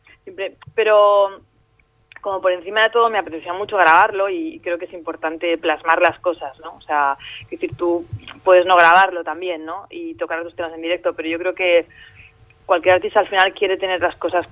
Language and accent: Spanish; Barcelona, Catalonia, Spain; born there; now in Madrid, Spain; porque yo vivo, bueno, nací en Barcelona